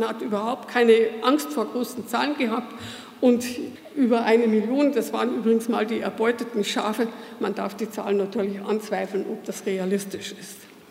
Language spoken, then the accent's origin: German; Germany; den wir Deutsche haben